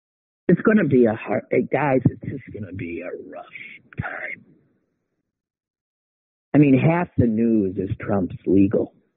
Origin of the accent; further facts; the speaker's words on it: United States; It's hard to stand up proud. I'm an American.